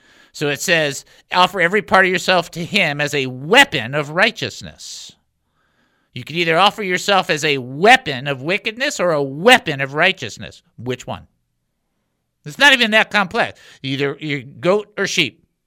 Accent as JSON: {"language": "English", "country": "United States", "said": "And I, by the way, I love being an American."}